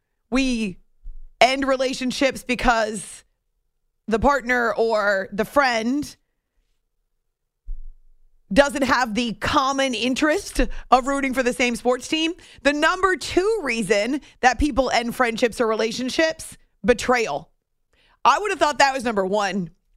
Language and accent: English; New England, United States; But I grew up in New England, and I guess I identified as a Red Sox fan.